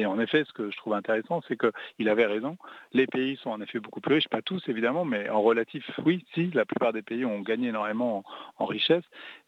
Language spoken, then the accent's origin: French; Marseille, Provence-Alpes-Côte d'Azur, France; moi je suis Marseillais, donc j'ai pas de gêne à dire que Marseille est une ville qui, à mes yeux, a beaucoup, beaucoup plus de recul